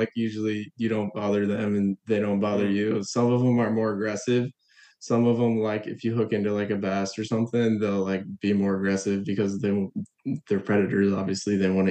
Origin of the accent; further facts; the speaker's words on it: Florida, United States; I've always just been fishing a lot because I grew up in Florida.